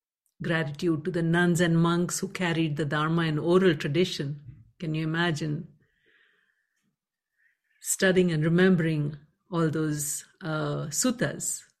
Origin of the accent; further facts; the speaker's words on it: India; I come from India. I come from a family of meditators.